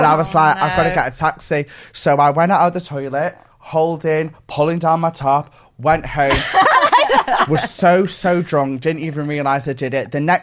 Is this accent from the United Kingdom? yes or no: yes; Stoke-on-Trent, West Midlands, United Kingdom; I'm from Stoke-on-Trent. I'm from a council estate.